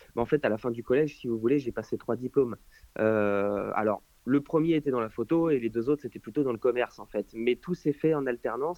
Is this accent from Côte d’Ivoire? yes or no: no; Aix-en-Provence, Provence-Alpes-Côte d'Azur, France; now in Lyon, France; Alors, pas très très loin de Marseille, en fait, même plus Aix-en-Provence.